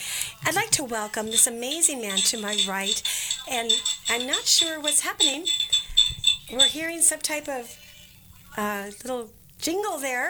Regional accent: Midwest, United States; I'm from the Midwest, so I'm used to shaking somebody's hand and believing what they're going to say.

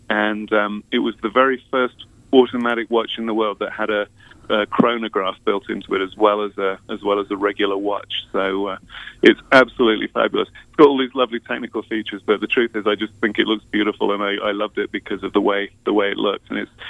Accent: England, United Kingdom; we're English, I haven't been introduced.

